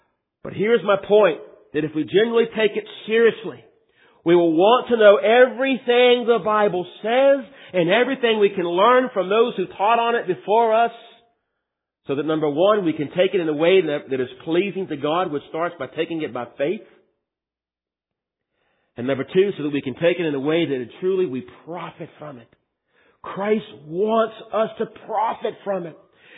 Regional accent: Culpeper, Virginia, United States; I was visiting a small Baptist church in my hometown of Culpeper

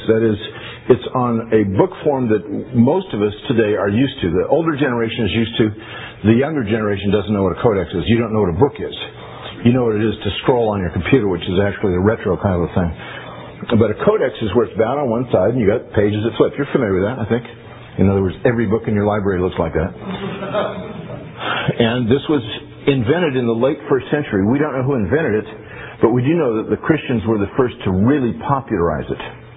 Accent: Newport Beach, California, United States; now in Dallas, United States; I grew up in Newport Beach, California, hence I wear these Hawaiian shirts and things. I was a surf bum growing up. Surf is terrible in Dallas, I miss it

